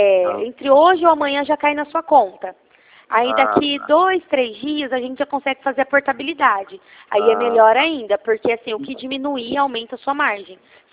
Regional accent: Presidente Prudente, São Paulo, Brazil; Eu sou de Presidente Prudente, interior de São

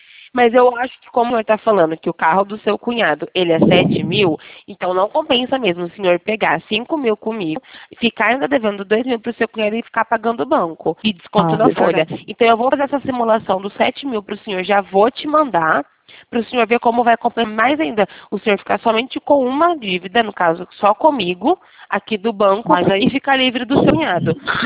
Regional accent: Sumaré, São Paulo, Brazil; Eu sou daqui de São Paulo, interior de São Paulo, de Campinas, Sumaré, do lado de Campinas.

